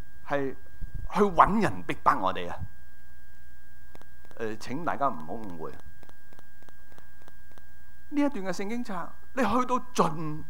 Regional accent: Hong Kong; 不过现在我们没什么胡须的，我们香港人就很少留须

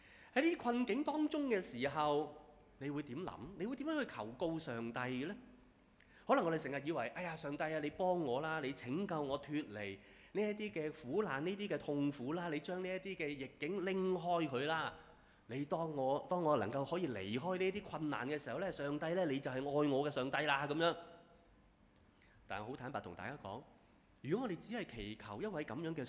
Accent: Guangdong, China; 即系用我哋广东人一句嘅说话咧

